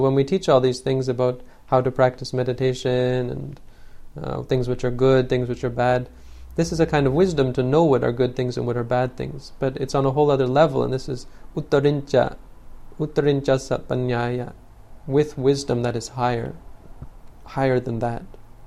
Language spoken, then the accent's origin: English; Canada; also born or lived in Thailand; No, I'm from Canada, actually. That's the sad part. It should be perfect, but I've been living in Thailand for so long that it's terrible. I had to relearn English when I came back to the West.